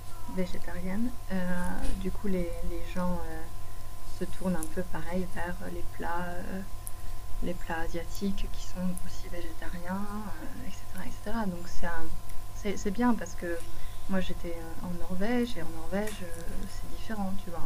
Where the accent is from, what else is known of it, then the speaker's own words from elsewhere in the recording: Bordeaux, Nouvelle-Aquitaine, France; je viens de Bordeaux, tu vois, c'est le sud-ouest